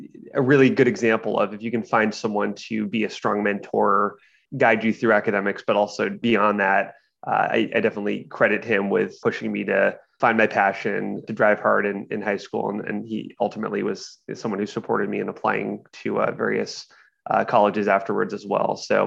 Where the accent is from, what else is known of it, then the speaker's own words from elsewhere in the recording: Waterville, Maine, United States; also born or lived in Farmingdale; So born and raised in Waterville, Maine, though I moved to Farmingdale, Maine with my mom and my stepdad.